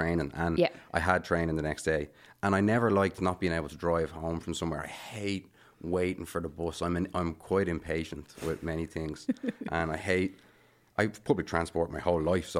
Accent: Bray, County Wicklow, Ireland; also born or lived in Dublin; It depends who you're telling. If I'm telling someone that's not from Ireland, where are you from? I say Dublin.

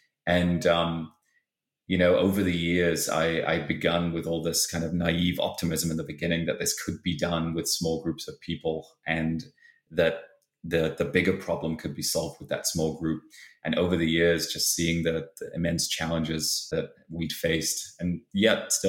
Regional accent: Halifax, Yorkshire and the Humber, United Kingdom; I grew up again in Halifax and we had cobbled streets and they were very wide

